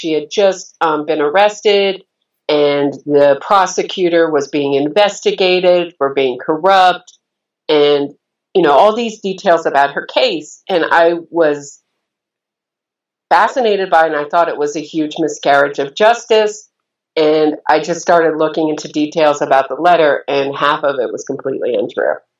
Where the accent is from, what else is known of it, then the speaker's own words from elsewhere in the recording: Pennsylvania, United States; I was raised in Pennsylvania. My father was a journalist, then became a screenwriter. I was raised Quaker, even though my father was Jewish.